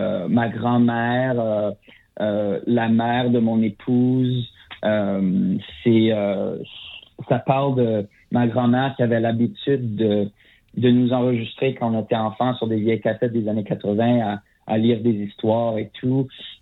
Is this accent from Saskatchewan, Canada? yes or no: yes; Saskatchewan, Canada; accent: Fransaskois; avec mon accent qui est pas québécois, qui est francescois. Et mes référents, tu sais, on est des francophones en Saskatchewan. C'est ma première langue, c'est le français